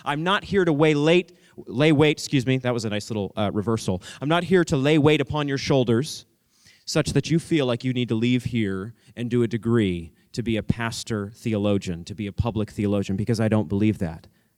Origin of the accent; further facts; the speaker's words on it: Maine, United States; Maine is my home state, I love Maine, I get misty-eyed just saying the word